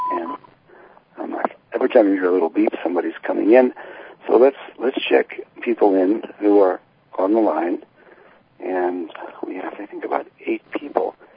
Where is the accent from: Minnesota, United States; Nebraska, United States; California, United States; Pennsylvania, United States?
Pennsylvania, United States; Philadelphia; born there; I was born in Philadelphia.